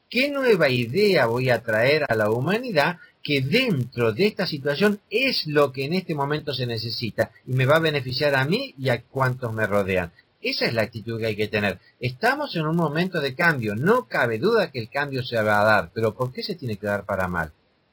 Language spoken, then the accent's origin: Spanish; Argentina; Hay gente que yo veo en mi país, ¿no es cierto?, en la Argentina, que están preocupados por el cambio, por la crisis internacional.